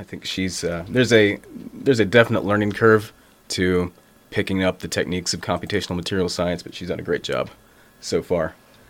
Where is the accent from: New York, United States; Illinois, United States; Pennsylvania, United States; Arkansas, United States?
Arkansas, United States; Batesville; I'm from Arkansas originally. I'm originally from Batesville.